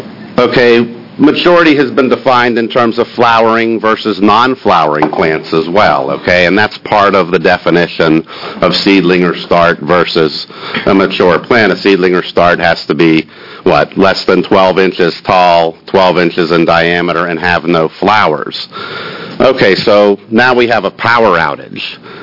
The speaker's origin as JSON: {"language": "English", "town": "Portland", "region": "Oregon", "country": "United States", "said": "mm-hmm. and I'm an attorney from Portland, Oregon."}